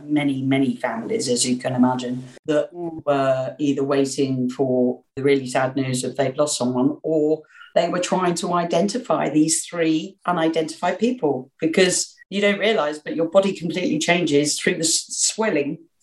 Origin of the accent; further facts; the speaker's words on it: London, United Kingdom; I'm a Londoner, I've got to get tickets to this.